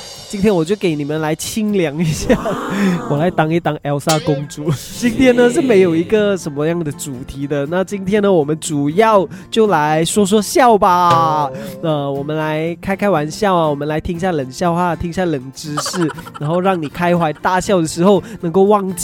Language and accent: Chinese; Malaysia; now in South Korea; 身为马来西亚人的我，其实放暑假对于我来说是蛮新的一个东西，因为我们的国家是没有放暑假的。